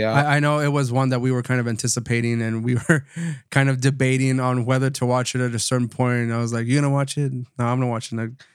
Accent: Texas, United States; And we know we're from South Texas. It's never really the season.

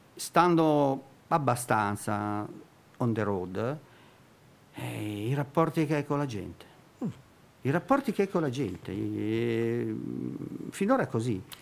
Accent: Milan, Lombardy, Italy; born there; Ho 61 anni, sono nato qui, avendo origini metà lombarde e metà napoletan-calabresi, però sono nato a Milano e sento Milano, una Milano a cui tuttora voglio bene

